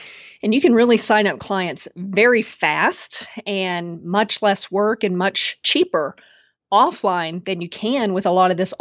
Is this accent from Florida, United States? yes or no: no; Texas, United States; I'm from Texas, so I say niche instead of niche